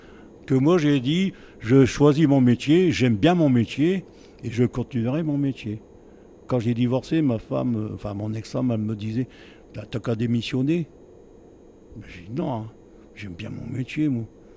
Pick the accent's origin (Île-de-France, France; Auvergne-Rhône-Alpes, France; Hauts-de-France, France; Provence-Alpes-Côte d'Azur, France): Hauts-de-France, France; Lens; Comme je suis natif ici de Lens